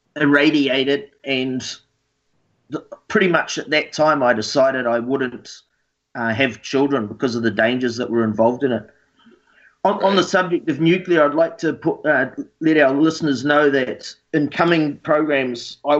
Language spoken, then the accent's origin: English; Matamata, Waikato, New Zealand; When I was a young fella growing up in the Waikato, the farming community of New Zealand, of Matamata